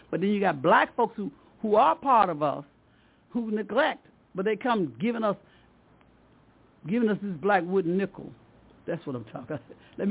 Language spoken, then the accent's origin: English; Montgomery, Alabama, United States; There was a lady when I was growing up in Montgomery.